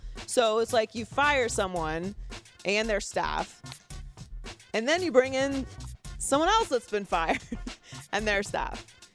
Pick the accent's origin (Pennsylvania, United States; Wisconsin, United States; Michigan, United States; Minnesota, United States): Pennsylvania, United States; Pittsburgh; And I'm from Pittsburgh.